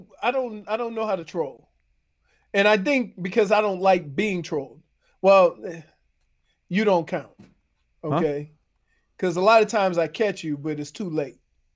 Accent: Louisiana, United States; that I haven't heard 10 times worse growing up in Louisiana.

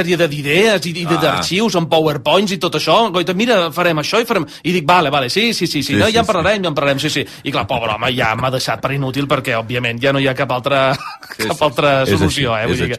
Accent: Sabadell, Catalonia, Spain; Els que som de Sabadell mai ho admetrem això en públic

